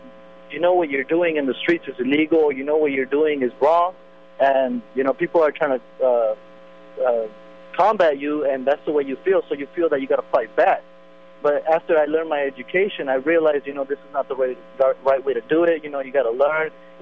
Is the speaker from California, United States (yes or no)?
yes; Salinas, California, United States; I grew up in Salinas, and, you know, the police often harass us, and the police are Mexican too.